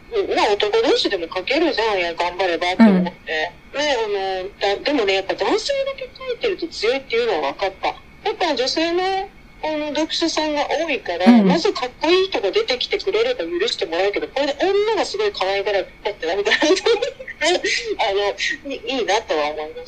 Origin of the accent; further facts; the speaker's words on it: Tokyo, Japan; でもそう、江戸っ子しょうがないのよ。口悪いのよ、すごい。